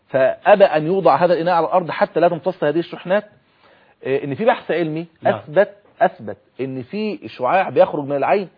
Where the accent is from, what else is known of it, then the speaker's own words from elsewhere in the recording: Egypt; والله العظيم عندنا في مصر يعني شيء محزن.